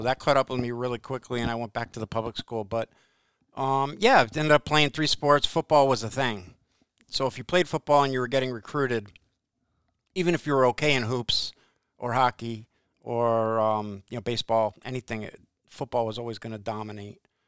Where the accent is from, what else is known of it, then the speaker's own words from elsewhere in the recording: Watertown, Connecticut, United States; Yeah, I grew up in Watertown, Connecticut, at the Taft School. My dad was a teacher and three-sport coach at the prep school in the Taft School. I also went to Watertown High School, the public school, so both.